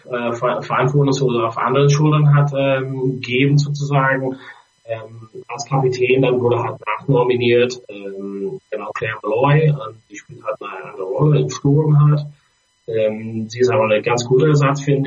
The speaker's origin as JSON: {"language": "German", "country": "Ireland", "second_language": "German", "moved": "yes", "lives_now": "Berlin, Germany", "said": "Witzigerweise habe ich als Ire einen guten Draht zu Rugby, aber habe eben nur angefangen, als ich nach Berlin gekommen bin in 2007. Witzigerweise habe ich das gar nicht in Irland gespielt"}